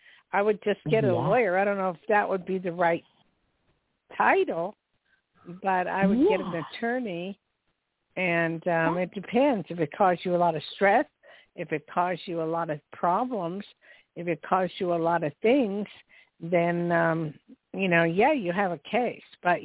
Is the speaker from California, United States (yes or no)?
no; New Jersey, United States; And I'm from Jersey. I was born and raised in Jersey, and I spent half my life in New York, and I love it.